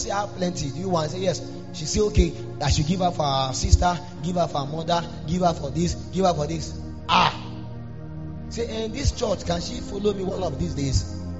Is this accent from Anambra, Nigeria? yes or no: no; Zaria, Kaduna State, Nigeria; I came from Zaria.